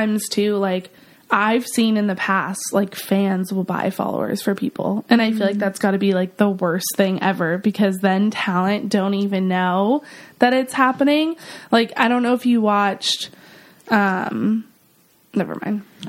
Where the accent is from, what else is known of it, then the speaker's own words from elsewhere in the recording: San Francisco, California, United States; now in Los Angeles, United States; So I'm from San Francisco, but now live in Los Angeles.